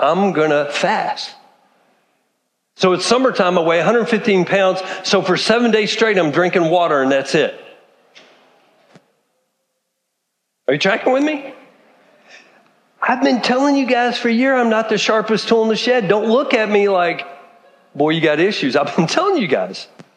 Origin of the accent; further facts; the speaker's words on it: Texas, United States; So here I am. I grew up in Texas. It's summertime. I had gotten my first truck when I was 14 years old.